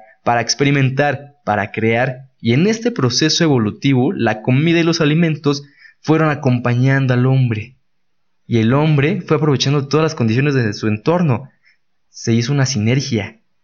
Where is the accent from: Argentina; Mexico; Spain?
Mexico; elementos con una carga histórica sumamente importante y que sirven como un eje central que nos identifica como mexicanos a cualquier parte a donde vayamos.